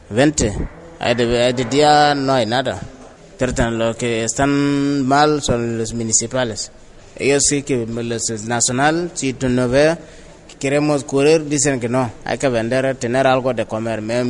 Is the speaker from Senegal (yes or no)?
yes; Senegal; Spanish is a second language; moved away as an adult; now in Madrid, Spain; Yo vine de Senegal.